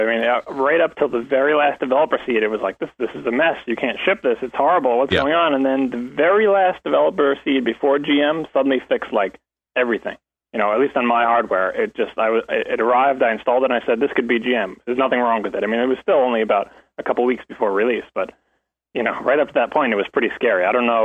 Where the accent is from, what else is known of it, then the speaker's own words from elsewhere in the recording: New York, United States; No, I'm a transplant. I grew up in New York.